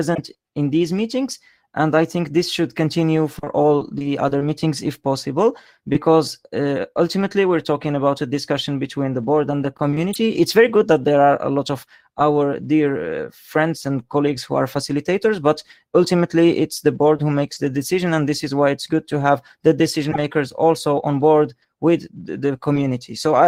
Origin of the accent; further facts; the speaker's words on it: Morocco; now in Sweden; I am a Wikimedian from Morocco. Although I am based in Sweden